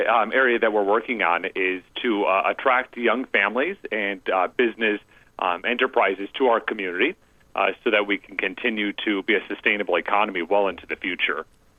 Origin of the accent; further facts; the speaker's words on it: Michigan, United States; now in Lake Havasu City, United States; Originally from Michigan, northern Michigan.